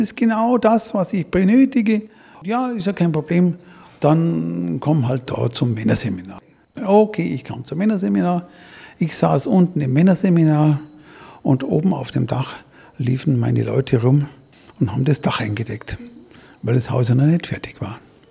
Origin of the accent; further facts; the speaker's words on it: Bavaria, Germany; Ich komme aus Bayern und ihr wisst ja, in Bayern, da gehen die Uhren etwas anders.